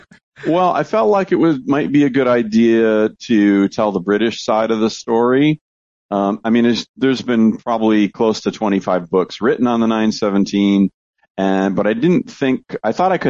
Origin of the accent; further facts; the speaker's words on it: Connecticut, United States; So it could be wrong, but I grew up in Connecticut. So not that far from you guys.